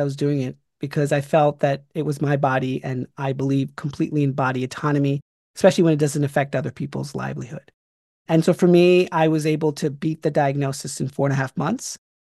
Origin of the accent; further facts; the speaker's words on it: New York, United States; So I grew up in New York in a county called Westchester. It's about 40 miles north of New York City.